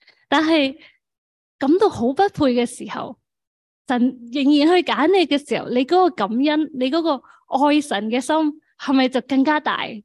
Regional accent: Hong Kong; 作为香港人啦，作为即系华人咁样，好多时都系想做最醒嗰个噶嘛。

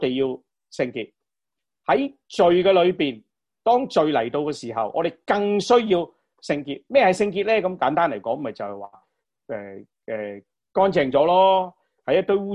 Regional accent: Guangdong, China; 咁我哋廣東人講包二奶啦

